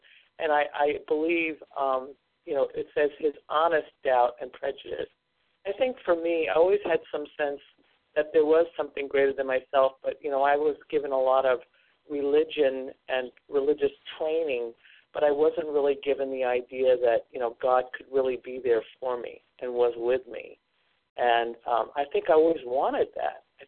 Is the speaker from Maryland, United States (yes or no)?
no; Iowa, United States; I'm from Iowa